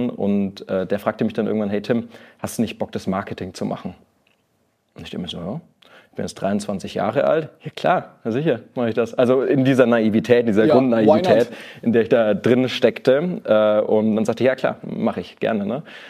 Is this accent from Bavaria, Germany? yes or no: yes; Nuremberg, Bavaria, Germany; accent: Franconian; also born or lived in Lower Saxony; Ich bin eigentlich gebürtiger Nürnberger. Franke, man hört das noch so ein bisschen.